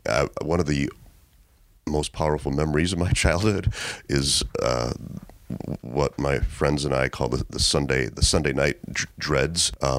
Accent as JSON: {"language": "English", "town": "Chicago", "region": "Illinois", "country": "United States", "tie": "born or raised there", "said": "So I was brought up in Chicago in middle-class family. My brothers and sisters and I were first-generation college kids. So went to school at Loyola in Chicago."}